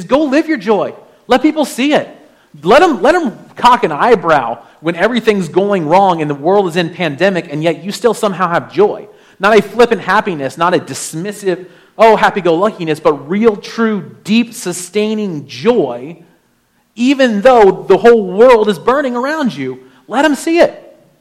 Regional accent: Ohio, United States; I come from Ohio, and I told Sarah when I met her, and I met her in Georgia, when she told me that she lived in Alaska.

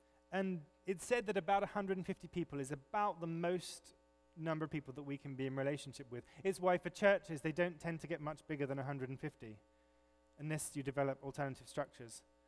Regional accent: England, United Kingdom; I mean, being English, I have to say this one, whether you should put the milk in before the tea or after the tea

